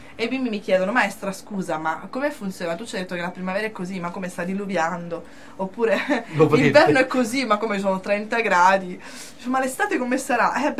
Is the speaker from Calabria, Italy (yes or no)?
yes; Calabria, Italy; per la Calabria, perché si pensa a questo prossimo, si sa, se tsunami, maremoto, terremoto nelle mie parti